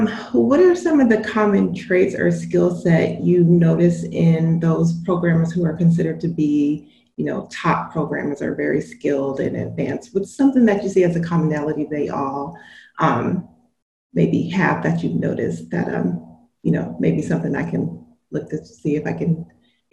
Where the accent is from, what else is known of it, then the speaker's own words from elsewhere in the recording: Seattle, Washington, United States; I am from Seattle